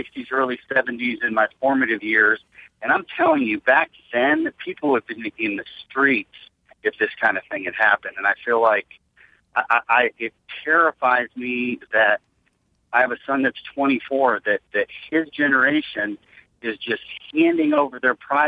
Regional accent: New England, United States; And I grew up in New England, where the Revolutionary War was fought.

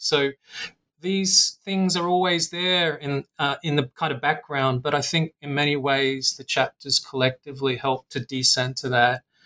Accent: Australia; my home country of Australia

